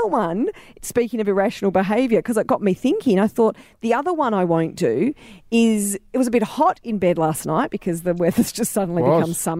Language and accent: English; Wonga Park, Victoria, Australia; Ever since I was a kid, I grew up in Wonga Park and it's a bushy area where we'd always have huntsmen's crawling out of everything.